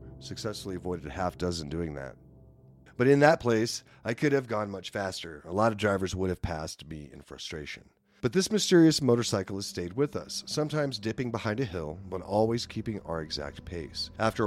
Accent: Texas, United States; We're from Texas. For most part, everything around here is flatty flat, flat blah.

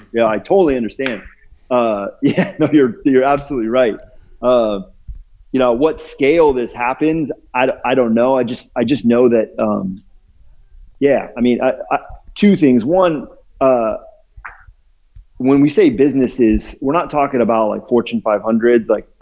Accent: Long Beach, California, United States; I'm from Long Beach. I grew up around here.

